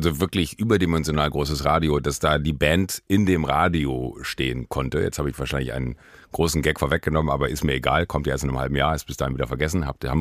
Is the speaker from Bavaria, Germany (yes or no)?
yes; Munich, Bavaria, Germany